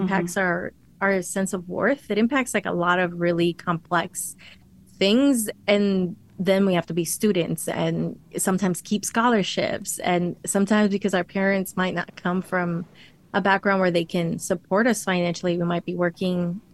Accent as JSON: {"language": "English", "town": "Miami", "region": "Florida", "country": "United States", "tie": "born or raised there", "said": "as if my people celebrate it, as if I grew up in Latina communities back in Miami. Nobody ever mentioned Cinco de Mayo then."}